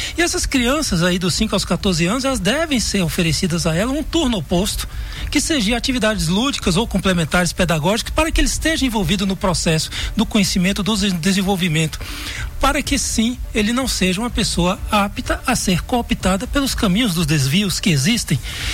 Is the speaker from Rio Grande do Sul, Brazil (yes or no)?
no; Vitória da Conquista, Bahia, Brazil; Quando eu era menino aqui, você falou que eu nasci na zona rural, no Iguá, há 50 anos atrás, 55, a gente tinha água de cangalha de jegue.